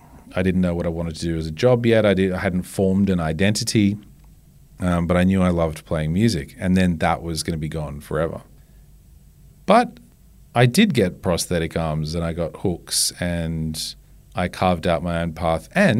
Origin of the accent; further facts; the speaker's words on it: Texas, United States; There's a few songs that remind me of growing up in Texas, and that's one of them.